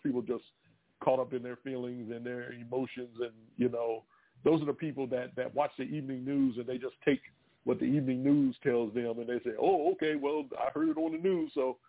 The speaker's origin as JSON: {"language": "English", "town": "Washington", "region": "District of Columbia", "country": "United States", "tie": "born or raised there", "said": "they're doing that in my hometown of Washington, D.C."}